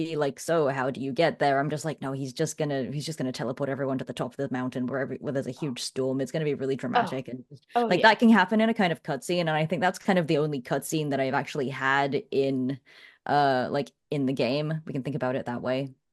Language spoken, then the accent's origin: English; Canada; I'm Canadian and I have a Canadian domain.